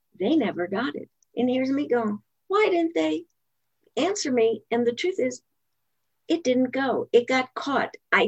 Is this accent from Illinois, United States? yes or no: yes; Chicago, Illinois, United States; now in Marin County, United States; I'm originally from Chicago. I live in Marin County outside of San Francisco.